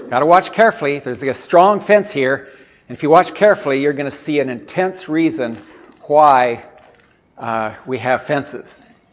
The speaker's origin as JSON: {"language": "English", "region": "Addis Ababa", "country": "Ethiopia", "tie": "born or raised there", "said": "Being a missionary kid growing up in Ethiopia, I went to boarding school in grade one. This boarding school started out with a couple buildings in the downtown part of the city of Addis Ababa, Ethiopia."}